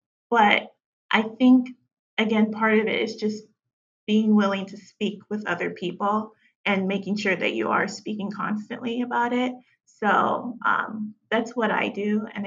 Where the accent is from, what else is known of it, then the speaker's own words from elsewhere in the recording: Chicago, Illinois, United States; now in Atlanta, United States; I was born and raised in Chicago. I'm currently living in Atlanta.